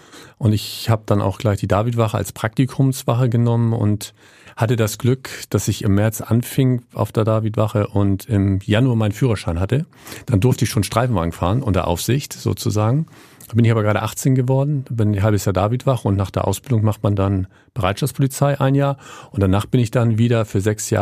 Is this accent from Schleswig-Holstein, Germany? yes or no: no; Hamburg, Germany; bin dann auch ein bisschen im Hamburger Hafen mit aufgewachsen. Ich komme aus Hamburg